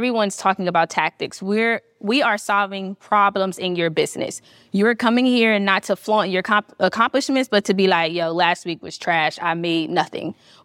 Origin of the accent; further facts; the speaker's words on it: Philadelphia, Pennsylvania, United States; now in Miami, United States; I currently live in Miami, Florida, but I am from Philadelphia.